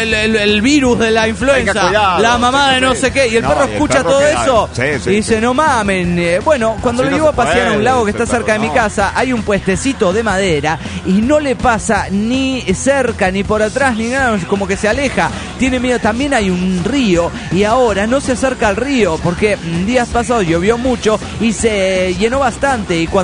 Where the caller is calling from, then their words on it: Teotihuacan, State of Mexico, Mexico; de Teotihuacán, México.